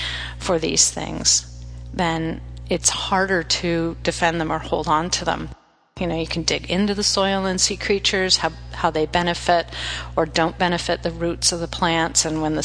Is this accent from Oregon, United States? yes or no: yes; Portland, Oregon, United States; I grew up in Portland and spent a number of summers at summer camp on the Oregon coast lying on rocks looking in tide pools.